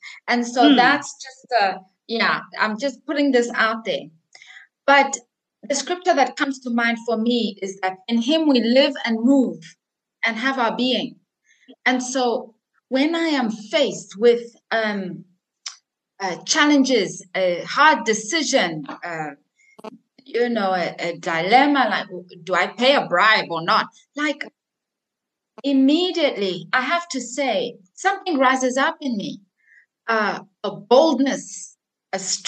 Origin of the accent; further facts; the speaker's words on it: Zimbabwe; now in Tanzania; So yes, I am Tanzanian. I grew up and lived in Zimbabwe.